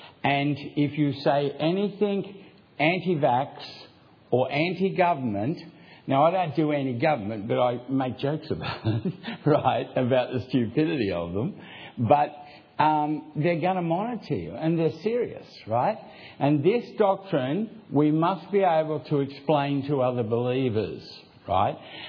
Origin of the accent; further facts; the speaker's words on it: Queensland, Australia; We come from Queensland